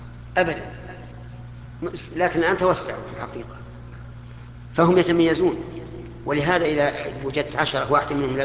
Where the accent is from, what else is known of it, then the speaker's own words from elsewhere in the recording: Saudi Arabia; حتى عندنا في السعوديه